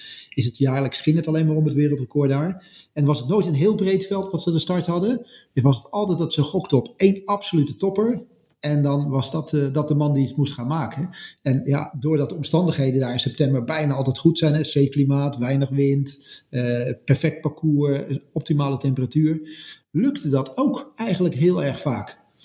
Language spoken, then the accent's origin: Dutch; Netherlands; als Nederlander, of als West, als zeg maar, bijna kan bijna zeggen als West-Europeaan